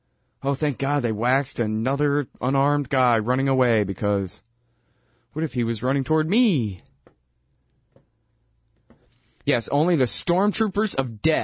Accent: Austin, Texas, United States; I'm from Austin, Texas, where patchouli stinking, tie-dye wearing, flip-flops and sandals and a joint hanging out of their mouth, hippies with hairs down to their ass, are armed with rifles

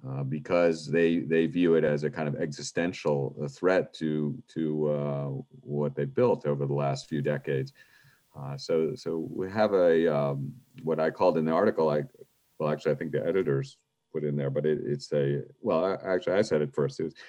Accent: United States; Now, me as an American, I say, well, that's for them

